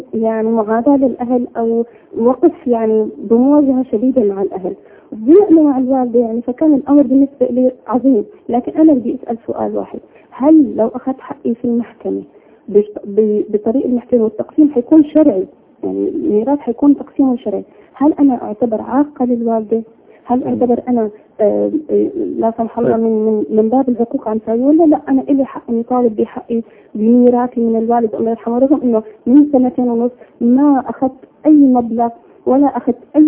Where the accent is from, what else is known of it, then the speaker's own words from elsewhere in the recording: Syria; فالورق القانوني والدي سوريا وانا سورية،